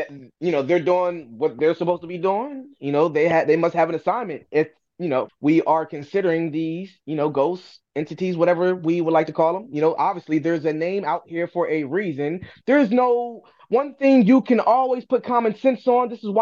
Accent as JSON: {"language": "English", "region": "California", "country": "United States", "tie": "born or raised there", "said": "I didn't grow up like that. I was raised in California, like I told you. My father raised me in a good home"}